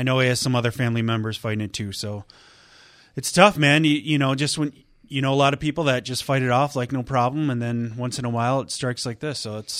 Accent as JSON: {"language": "English", "region": "Wisconsin", "country": "United States", "tie": "born or raised there", "said": "I grew up hunting in Wisconsin, so that was always later for me"}